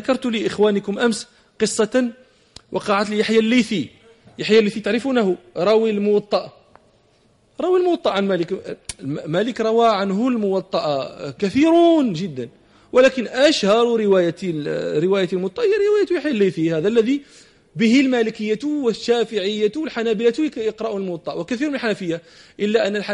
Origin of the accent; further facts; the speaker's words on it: Morocco; هذا واحد المثال زوين عندنا في المغرب في الباديه